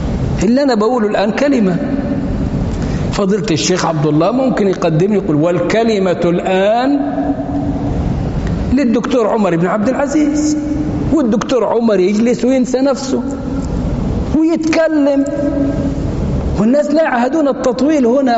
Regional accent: Egypt; حتى لو واحد عمل فيها أبو العريف عندنا في مصر يعني،

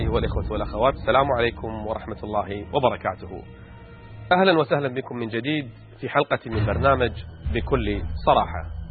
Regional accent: Kuwait; لكن حنا عندنا في الكويت هذا الأمر غير مسموح فيه

